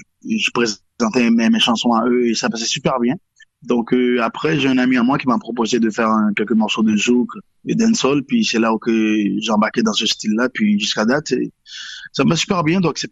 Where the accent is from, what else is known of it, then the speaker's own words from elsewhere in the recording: Port-au-Prince, Ouest, Haiti; born there; Alors, je suis né en Haïti, à Port-au-Prince.